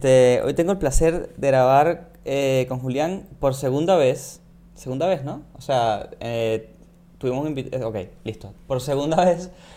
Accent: Venezuela; lo del acento uno diría que es medio obvio, pero ni tanto. Hay gente que todavía no sabe que yo soy de Venezuela

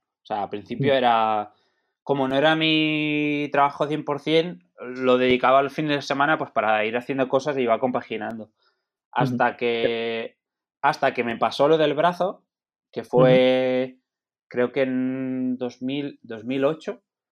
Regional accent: Vidreres, Catalonia, Spain; now in Terrassa, Spain; desde donde yo vivo, en Terrassa, hasta mi pueblo, hay unos 100 kilómetros en bici

